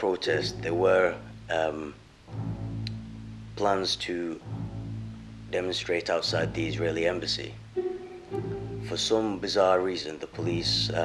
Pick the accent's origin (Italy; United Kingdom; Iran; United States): United Kingdom; England; I am Iraqi. I'm English and I'm British. My parents are from Iraq.